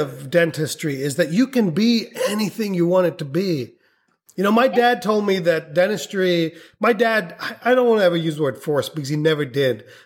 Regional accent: India; now in United States; I was 2 years. So I lived in India much longer than you. Okay.

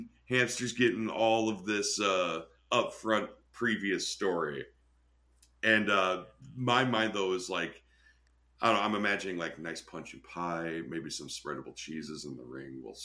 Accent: Wisconsin, United States; Then again, I'm from Wisconsin, so I always say that, like, I'm from a suburb of Chicago, Wisconsin.

